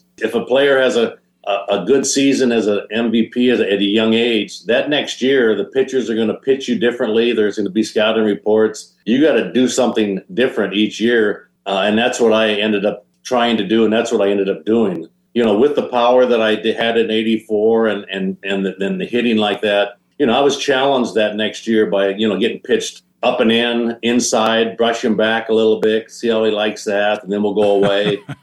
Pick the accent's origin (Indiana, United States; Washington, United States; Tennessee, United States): Washington, United States; Spokane; Growing up in Spokane, a perfect town and city for me to be able to play sports and to play it competitively